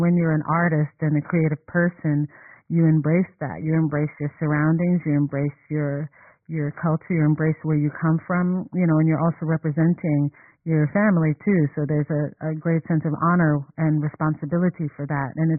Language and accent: English; New York City, New York, United States; My parents split up when I was very young, and I was raised here in New York City, you know, by my mom.